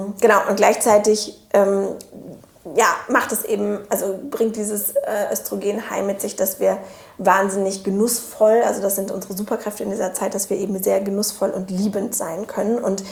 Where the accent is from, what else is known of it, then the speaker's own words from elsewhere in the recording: Cologne, North Rhine-Westphalia, Germany; ich bin Kölnerin auf jeden Fall, weil ich halt in Ehrenfeld geboren bin.